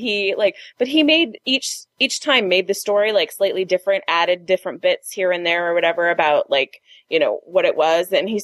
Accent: Toledo, Ohio, United States; because he's from Canada and I'm from Toledo, Ohio.

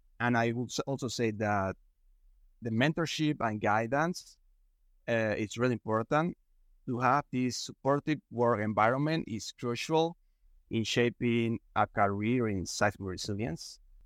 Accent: Venezuela; English is a second language; I'm a graduated civil engineer from Latin America, specifically from Venezuela.

